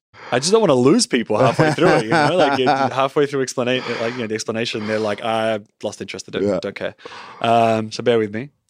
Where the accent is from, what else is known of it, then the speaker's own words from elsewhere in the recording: Australia; accent: Aussie; My accent was still mostly Aussie and they didn't really get it.